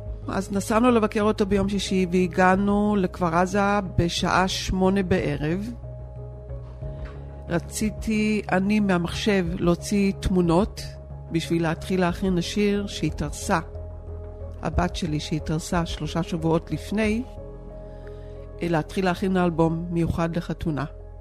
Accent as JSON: {"language": "Hebrew", "town": "Tzora", "region": "Jerusalem District", "country": "Israel", "said": "אני במקור מקיבוץ צורעה"}